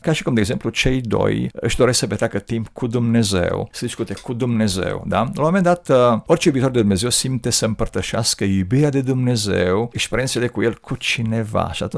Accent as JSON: {"language": "Romanian", "town": "Dej", "region": "Cluj County", "country": "Romania", "said": "eu sunt de la Dej, da?"}